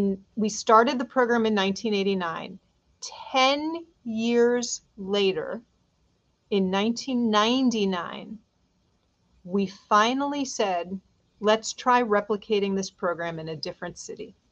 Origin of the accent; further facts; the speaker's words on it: New York City, New York, United States; I'm from the Upper West Side, going to get a taxi to go all the way downtown